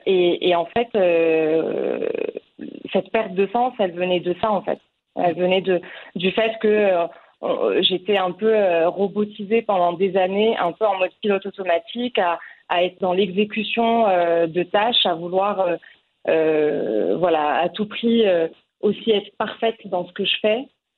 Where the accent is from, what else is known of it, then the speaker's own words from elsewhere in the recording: Morocco; moved away as an adult; now in France; je suis née au Maroc, j'ai fait mes études au Maroc jusqu'à ma prépa. Et ensuite, je suis venue en France pour intégrer une école de commerce.